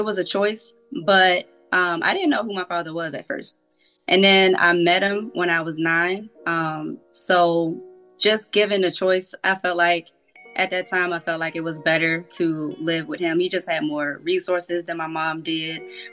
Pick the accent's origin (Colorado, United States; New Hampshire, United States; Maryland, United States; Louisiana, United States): Maryland, United States; now in Atlanta, United States; Originally, I'm from Maryland, the DMV area, but now I reside close to Atlanta, Georgia.